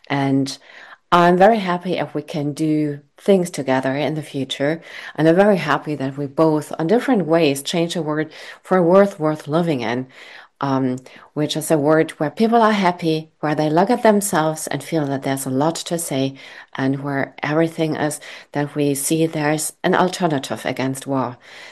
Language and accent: English; Rhineland, Germany; English is a second language; I'm from Rhineland, and the Rhinelandian, they're well known for really bad jokes, and they're also well known for laughing out loud, even if it's a bad joke.